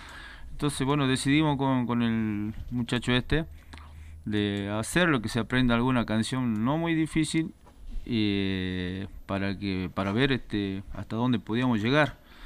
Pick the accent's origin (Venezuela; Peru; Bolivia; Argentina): Argentina; Salta; nosotros somos salteños, le digo, ¿y dónde queda eso? Me pregunta ella.